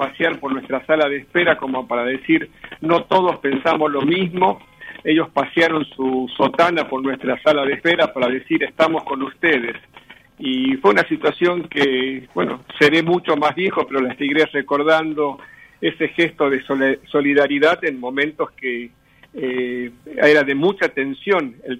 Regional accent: Catamarca, Argentina; Cuando yo nací en Catamarca, soy catamarqueño

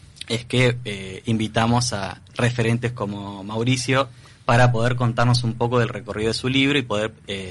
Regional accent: Santa Fe, Argentina; now in Paraná, Argentina; Yo soy de Santa Fe, nací en Santa Fe, viviendo en Paraná hace ya varios años.

